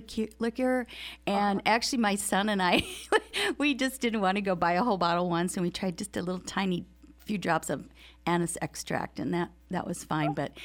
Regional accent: Wisconsin, United States; When I was a little girl growing up in Wisconsin, there was this amazing little confectionery store on Main Street.

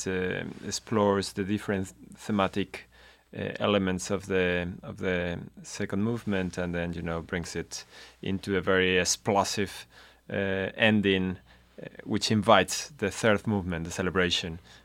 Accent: Italy; I'm from Italy, but why not incorporating the guitar and the fandango in a chamber music group?

